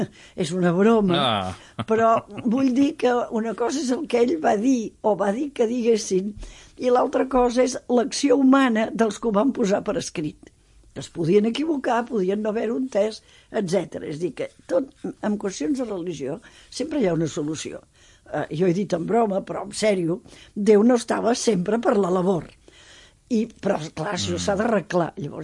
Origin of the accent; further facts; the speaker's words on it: Banyoles, Catalonia, Spain; els que som de l'Escala o de Banyoles, com som jo